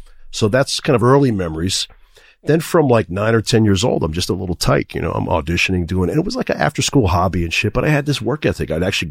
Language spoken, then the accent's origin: English; New York City, New York, United States; so I was growing up in New York City.